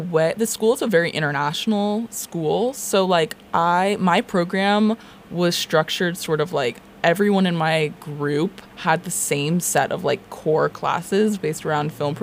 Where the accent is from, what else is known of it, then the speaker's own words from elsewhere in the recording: United States; I am from America.